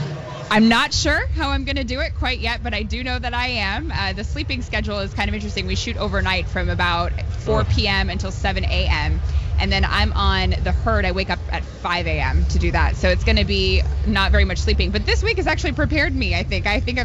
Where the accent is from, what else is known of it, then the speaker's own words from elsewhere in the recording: Algonquin, Illinois, United States; also born or lived in Highland Park / Crystal Lake; So I was born in Highland Park. I grew up, my family kind of moved around a bunch, but I lived in Algonquin for a while. I lived in Crystal Lake.